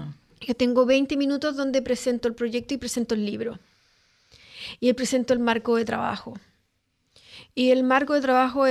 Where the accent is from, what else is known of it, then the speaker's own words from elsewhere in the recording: Chile; en Chile tenemos un árbol que se llama el litre, que por de donde yo vengo, yo tenía que saludar al señor litre.